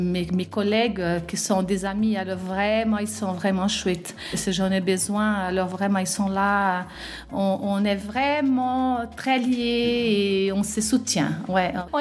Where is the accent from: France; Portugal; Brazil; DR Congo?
Brazil; now in Switzerland; Aujourd'hui, je suis Suissesse. J'habite plus longtemps ici que j'en ai habité au Brésil. Et puis, je ne renie pas mes racines parce que je suis une Brésilienne, vraie.